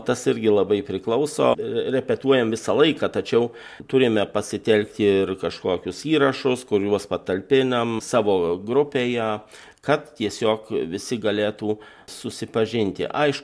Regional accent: Dzūkija, Lithuania; žinom, kad mes esame dzūkai

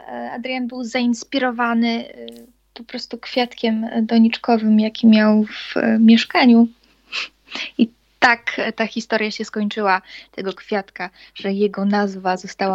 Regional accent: Wasilków, Podlaskie Voivodeship, Poland; Jesteśmy z Białegostoku, to znaczy ja pochodzę z Wasilkowa, Adrian z Białegostoku

